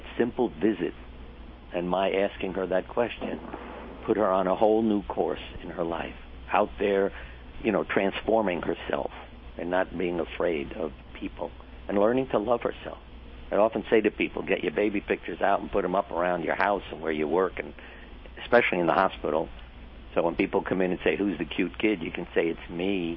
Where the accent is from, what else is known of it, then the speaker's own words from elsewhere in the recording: Brooklyn, New York, United States; And I thought, and I had no idea growing up in Brooklyn, New York, that there were artists like Picasso and, you know, Rembrandt